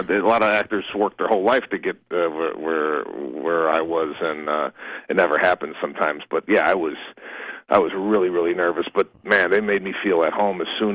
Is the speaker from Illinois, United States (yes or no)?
yes; Chicago, Illinois, United States; I'm from Chicago, and the guy's from New York, so I went to a dialect coach to kind of get some of the New York words right.